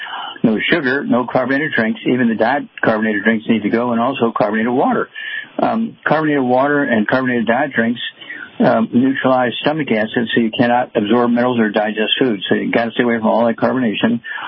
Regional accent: Missouri, United States; Chuck, let's go to my home state, Missouri, and Stephanie.

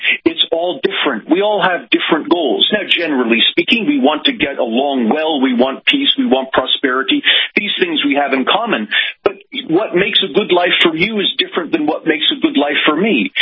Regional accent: Pennsylvania, United States; So you have people, for example, in my home state of Pennsylvania, out in Philadelphia

